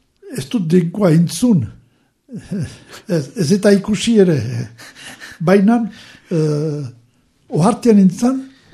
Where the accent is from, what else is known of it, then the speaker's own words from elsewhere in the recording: Domezain, Nouvelle-Aquitaine, France; Bon, domitzinen sortu nintzen, duela latanoita sei urte. Familia laborari etxe batian. Gure etxea erizatik urruntzen.